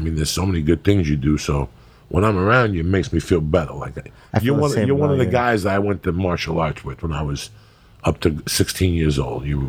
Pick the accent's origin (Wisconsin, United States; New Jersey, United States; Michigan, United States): New Jersey, United States; This family I grew up with in Jersey, I got to call them soon.